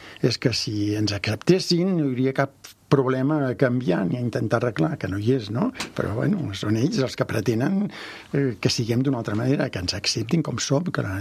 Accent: Catalonia, Spain; com a bon català

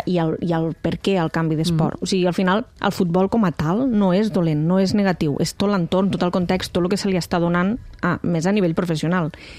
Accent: Cervera, Catalonia, Spain; En Barcelona doncs, tens més opcions, jo que vinc de Cervera

